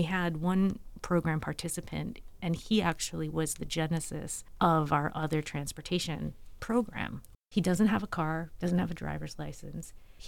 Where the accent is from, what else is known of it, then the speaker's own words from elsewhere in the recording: Pennsylvania, United States; now in Pike County, United States; I'm from Wayne County, Pennsylvania, and now I live in Pike County, which is right across the river.